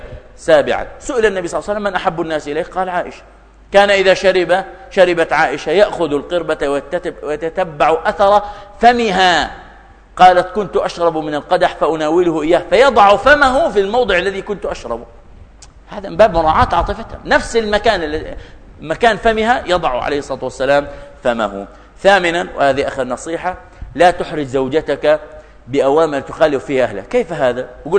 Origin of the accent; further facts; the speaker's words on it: Jordan; فبدو حدثنا عن شيء من واقع الزواج عندنا في الاردن